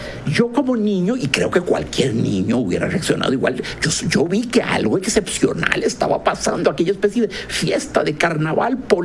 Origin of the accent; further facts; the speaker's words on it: Hatillo, San José, Costa Rica; born there; No soy porfirogénito, yo nací en Hatillo 1. El 15 de septiembre de 1962